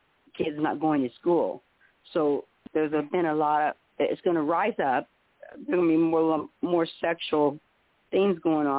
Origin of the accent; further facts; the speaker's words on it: United States; I'm American native, first of all.